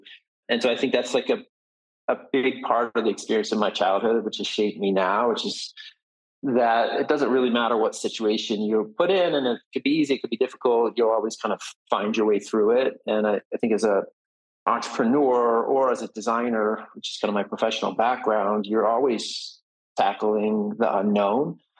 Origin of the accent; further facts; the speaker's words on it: Alaska, United States; born there; also born or lived in Washington, D.C. / Germany / Japan / Rhode Island; I was born in Alaska, and a month later we moved to DC, and then every probably 1 to 4 years for the rest of my life we moved. So lived in Germany twice, lived in northern Japan, lived in Rhode Island, lived in Hawaii.